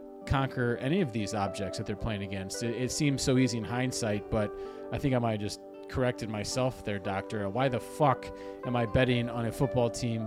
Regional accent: Detroit, Michigan, United States; So I'm going to start out with my hometown Detroit Lions.

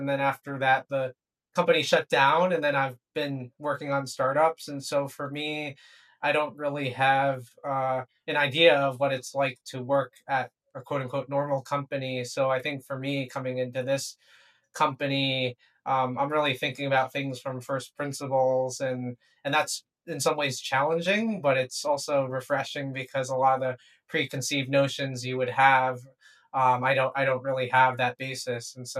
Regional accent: New York, United States; especially when you're not from, so I'm from New York and not from the Valley.

